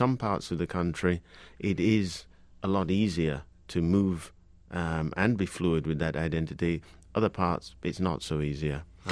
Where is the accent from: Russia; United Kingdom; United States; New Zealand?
United Kingdom; This is something that I witnessed and felt very strongly growing up in Britain.